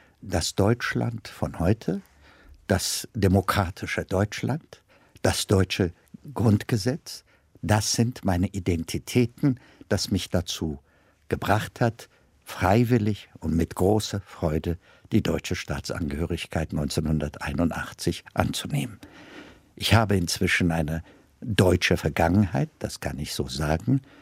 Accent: Ethiopia; first language Amharic; German is a second language; Also in unserer Muttersprache, also meine Muttersprache ist Amharisch, ist Äthiopien auch eine Frau.

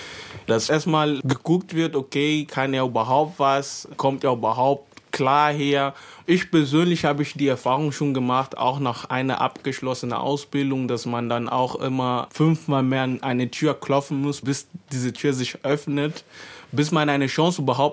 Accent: Angola; Von der Land, wo ich herkomme, Angola

